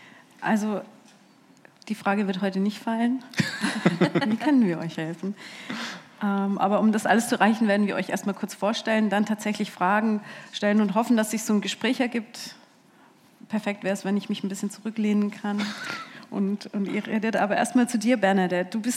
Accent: Munich, Bavaria, Germany; aus meiner Heimatstadt München.

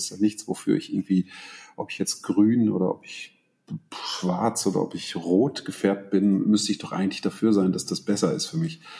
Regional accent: North Rhine-Westphalia, Germany; Ich komme so aus dem Münsterland, Bauernhof

